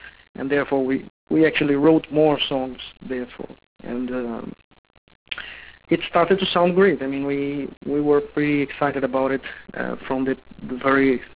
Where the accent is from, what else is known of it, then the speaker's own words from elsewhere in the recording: Brazil; now in Sweden; And that actually happened after I moved from Brazil to Sweden. So I'm living in Sweden.